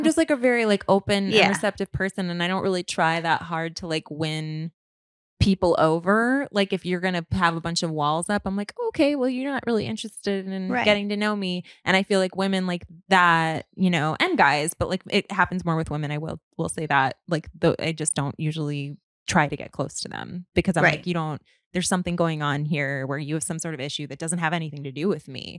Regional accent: Indianapolis, Indiana, United States; Yeah, I'm from Indy. I'm from the Midwest.

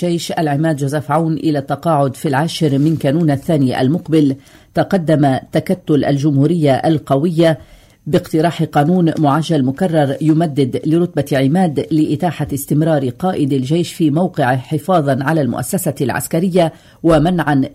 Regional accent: Lebanon; هل نحن كلبنانيين بأمان لناحية المواد الغذائية؟

